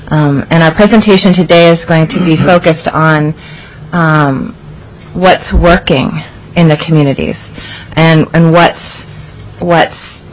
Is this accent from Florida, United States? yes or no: no; Fairbanks, Alaska, United States; from Fairbanks, Alaska.